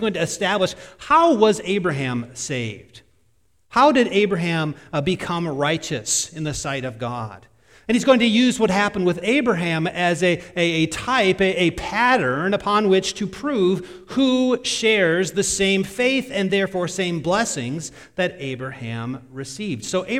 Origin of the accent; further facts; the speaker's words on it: Iowa, United States; Well, I'm from Northwest Iowa, being born and raised there.